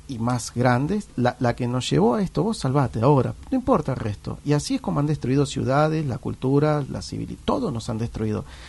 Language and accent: Spanish; Pilar, Buenos Aires Province, Argentina; me viene la imagen de la ciudad de donde vengo, que es Pilar